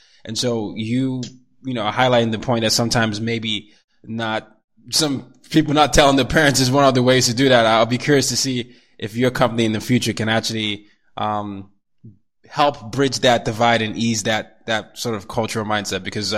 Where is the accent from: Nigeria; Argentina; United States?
Nigeria; also born or lived in Asia; I'm a Nigerian. You know, I grew up partly in Asia as well as in Africa.